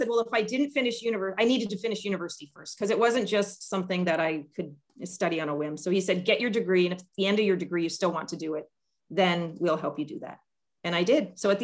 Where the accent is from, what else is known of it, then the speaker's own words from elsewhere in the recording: Essex, Ontario, Canada; also born or lived in Toronto; So I worked in Toronto for 9 years, and now I've been in my hometown since 2001. So managing the funeral home, and my husband is one of the owners. So managing the funeral home in Essex for now 20 years.